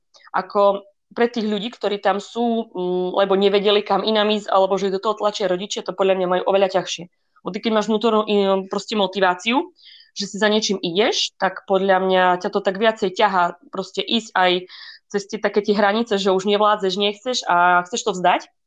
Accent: Košice, Košice Region, Slovakia; Pochádzam pôvodne z Košic.

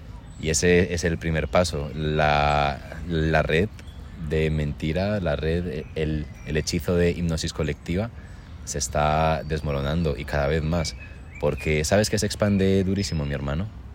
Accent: Colombia; moved away; Desde que vine de Colombia, no me había como tumbado en una manga así

